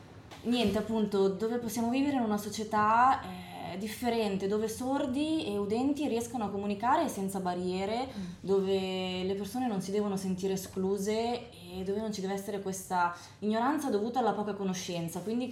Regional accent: Como, Lombardy, Italy; now in Switzerland; io sono di Como, sono italiana anch'io, e qua in Ticino mi è capitato di vedere alcuni programmi

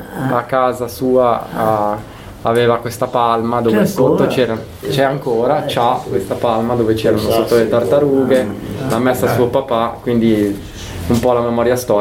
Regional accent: Ascona, Ticino, Switzerland; A Ascona, dalle mie parti, piace molto.

